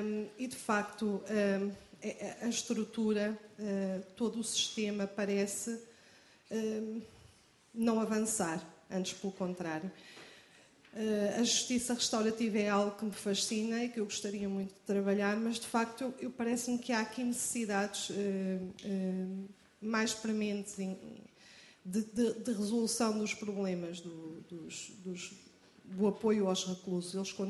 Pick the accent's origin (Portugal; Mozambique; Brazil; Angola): Portugal; Coimbra; sou de Coimbra